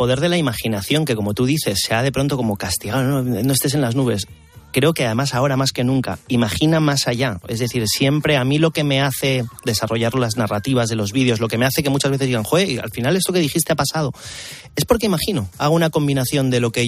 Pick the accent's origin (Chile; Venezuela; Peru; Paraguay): Peru; Yo soy peruano de origen. Yo el picante lo desayuno.